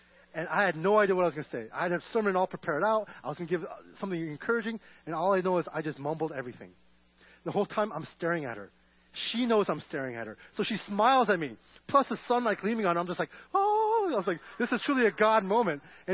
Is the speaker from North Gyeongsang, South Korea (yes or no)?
no; Seoul, South Korea; But as I said, I came from Seoul, South Korea